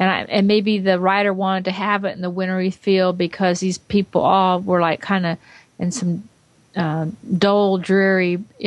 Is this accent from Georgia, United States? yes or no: yes; Georgia, United States; from Georgia.